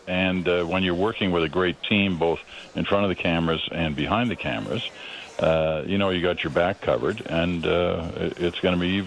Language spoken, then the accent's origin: English; Canada; at a time when you expected as a Canadian in a difficult night that people are going to kind of reach out